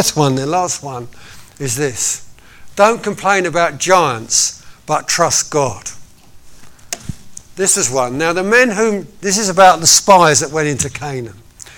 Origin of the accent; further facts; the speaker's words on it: United Kingdom; Now, we're British. Well, I'm British. You might not be. But I'm British.